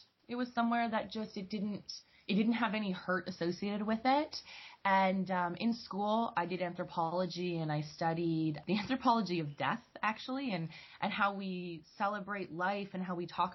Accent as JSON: {"language": "English", "region": "Rocky Mountains", "country": "Canada", "tie": "born or raised there", "also_born_or_lived": "Ontario", "said": "I moved back to Canada as, you know, still a pretty young kid, and we lived across Canada. I grew up in the Rocky Mountains, and then we came to Ontario, which was amazing and different and very strange every time we'd move."}